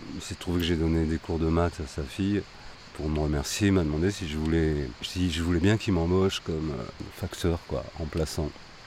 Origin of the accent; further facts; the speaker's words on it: Paris, Île-de-France, France; also born or lived in Le Puy-en-Velay; Paris et le Puy, ma grand-mère, ouais.